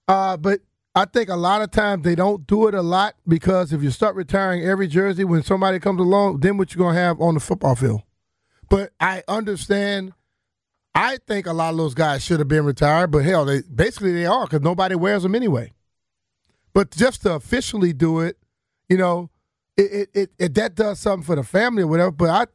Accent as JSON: {"language": "English", "town": "Plaquemine", "region": "Louisiana", "country": "United States", "said": "No, I'm from Plaquemine."}